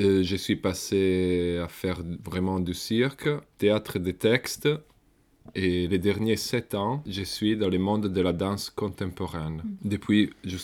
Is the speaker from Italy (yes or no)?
yes; Italy; now in Brussels, Belgium; Je dois dire plus. Je suis un vrai Italien et j'habite à Bruxelles, dans les mêmes quartiers que mon collègue.